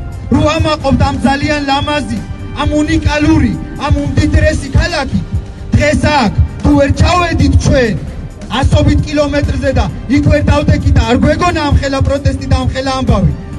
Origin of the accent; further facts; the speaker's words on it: Chiatura, Imereti, Georgia; მე ჭიათურელი ვარ